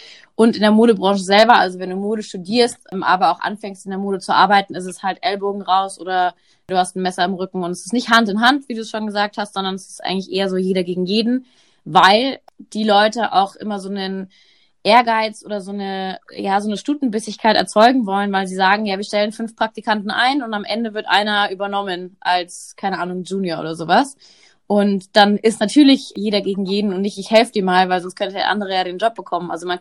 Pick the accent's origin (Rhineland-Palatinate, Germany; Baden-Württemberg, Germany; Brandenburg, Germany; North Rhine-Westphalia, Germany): Rhineland-Palatinate, Germany; Trier; born there; now in Munich, Germany; ich bin 31, mittlerweile in München, geboren in Trier.